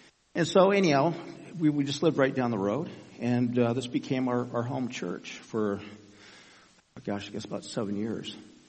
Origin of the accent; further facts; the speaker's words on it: Brentwood, California, United States; We're from Brentwood originally, and then my wife and I went to college and at Cal State Hayward